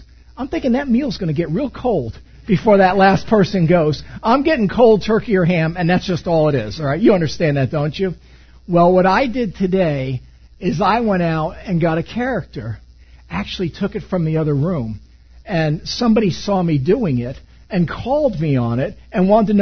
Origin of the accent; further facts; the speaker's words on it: East Coast, United States; Some of you can probably tell them, I'm kind of from the East Coast. I'm fully from the East Coast.